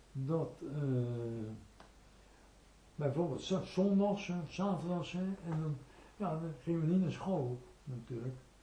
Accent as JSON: {"language": "Dutch", "town": "Leiden", "region": "South Holland", "country": "Netherlands", "tie": "born there", "said": "ja, ik ben geboren in Leiden, moet ik het ook even zeggen."}